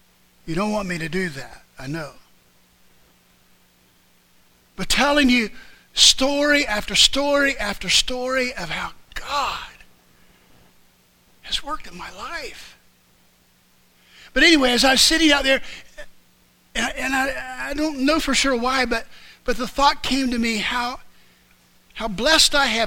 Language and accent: English; Springfield, Ohio, United States; Every now and then, when I'm back in my hometown of Springfield, I'll venture out past a little, I don't know if you'd call it a town